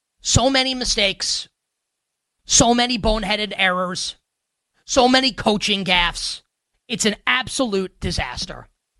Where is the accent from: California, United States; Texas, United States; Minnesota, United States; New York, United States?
New York, United States; I'm a New Yorker and I'm a Yankee and a Giant fan